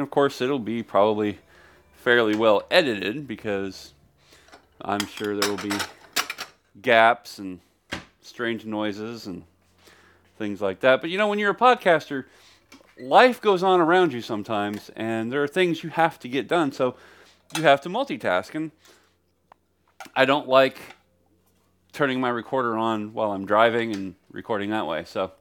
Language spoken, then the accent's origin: English; California, United States; And I grew up in Northern California, but we went to an Assemblies of God church.